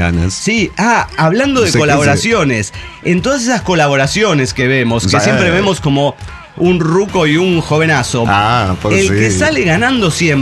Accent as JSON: {"language": "Spanish", "region": "Guanajuato", "country": "Mexico", "said": "soy de Guanajuato."}